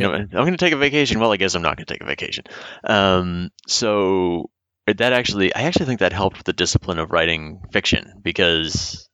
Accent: Boston, Massachusetts, United States; And I'm from Boston originally, so Boston's my hometown show.

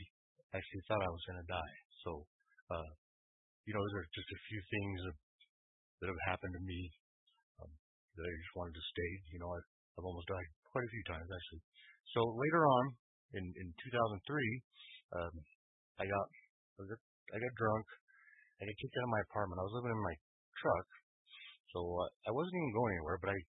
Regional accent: Wyoming, United States; So when I got out, you know, I told my mom and dad this, and a little town, I'm from Wyoming. I moved around a lot, but didn't have any kind of doctor.

